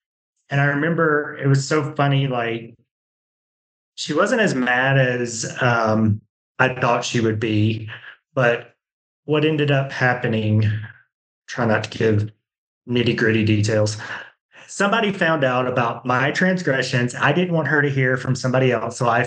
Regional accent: Alabama, United States; And I grew up in Alabama originally.

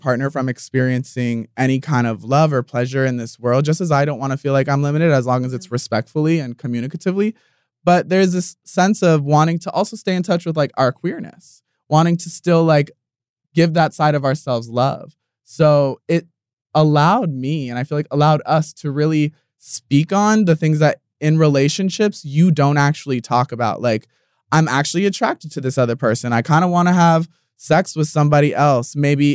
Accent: Florida, United States; So growing up in South Florida, it's very known that like being bi, a girl is not going to want to date you.

